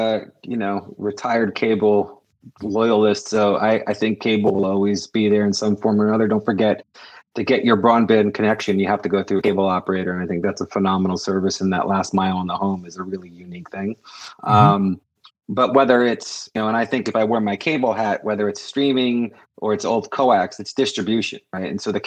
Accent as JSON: {"language": "English", "region": "Massachusetts", "country": "United States", "said": "I'm from the Cape, so I love the fact it's set on the Cape."}